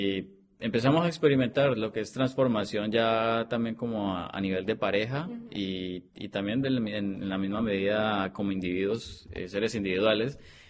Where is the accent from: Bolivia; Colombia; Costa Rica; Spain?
Colombia; now in Tijuana, Mexico; Yo vengo desde Colombia. Esto, justamente por cuestión de mi relación con ella, con Lili, me vine para Tijuana.